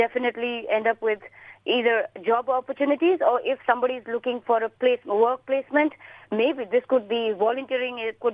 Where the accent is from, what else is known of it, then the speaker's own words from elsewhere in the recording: Nepal; now in Brisbane, Australia; I'm from Nepal.